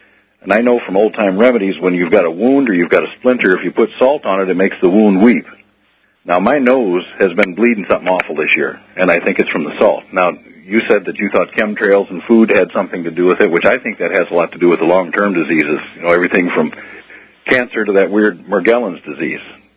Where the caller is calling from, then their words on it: Illinois, United States; Calling you from Illinois.